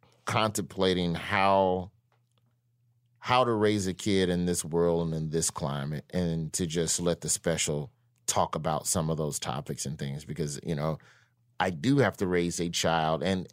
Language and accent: English; Birmingham, Alabama, United States; I was raised religious. I was raised Baptist. I'm from Alabama.